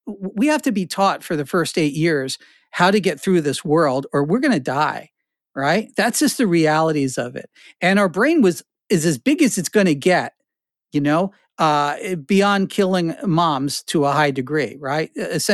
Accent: Carteret, New Jersey, United States; also born or lived in Newark / Flemington; Well, I was born in Newark. I had my young life in Carteret, the armpit of New Jersey. And then I wound up in Flemington. And then from Flemington, I spent a lot of time in Princeton.

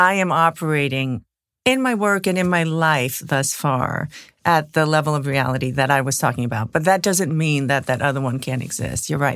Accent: East Coast, United States; now in Berkeley, United States; Maybe because I come from the East Coast, got plopped down in Berkeley. It has been over 2 decades, so I'm over it now.

